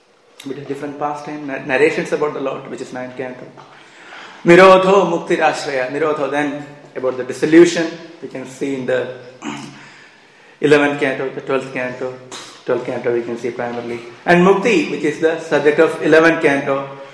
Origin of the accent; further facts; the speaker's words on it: Kerala, India; One time I went to my hometown in Kerala.